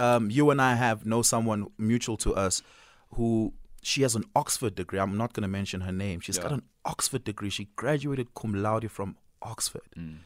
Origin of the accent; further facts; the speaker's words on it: Johannesburg, Gauteng, South Africa; I grew up in Johannesburg